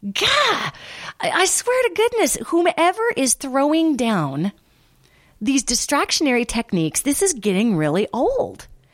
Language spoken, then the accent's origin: English; United States; I'm an American. I love being in America.